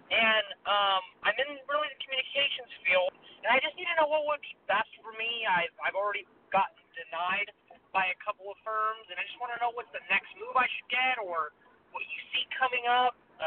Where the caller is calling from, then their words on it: Sacramento, California, United States; I'm calling from Sacramento.